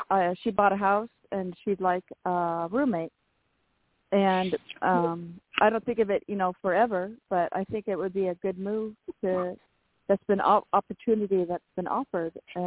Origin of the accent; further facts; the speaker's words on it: Seattle, Washington, United States; Well, Eastern Washington. Where I'm from. So I was born and raised in Seattle, so I know that for sure.